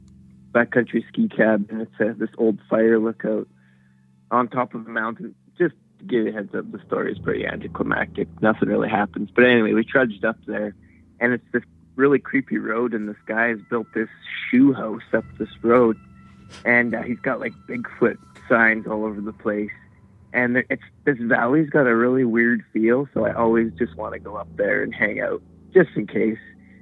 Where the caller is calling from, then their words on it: Smithers, British Columbia, Canada; I'm calling from Smithers, B.C.